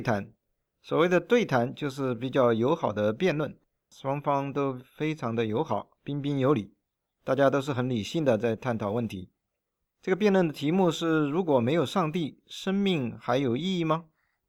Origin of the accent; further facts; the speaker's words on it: Chengdu, Sichuan, China; 就像我们成都人说的“超哥”“超妹”，他们在那边聚会。